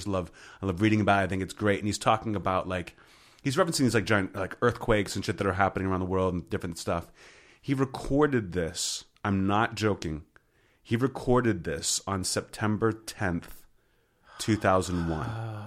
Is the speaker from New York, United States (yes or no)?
no; Pittsburgh, Pennsylvania, United States; I grew up in Pittsburgh where like he taped that show.